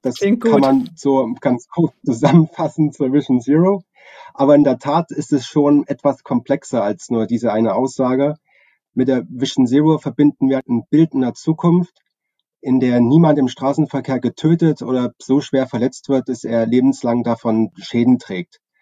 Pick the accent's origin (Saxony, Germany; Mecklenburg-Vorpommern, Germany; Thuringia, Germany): Saxony, Germany; Chemnitz; born there; Ich bin 1982 in Chemnitz geboren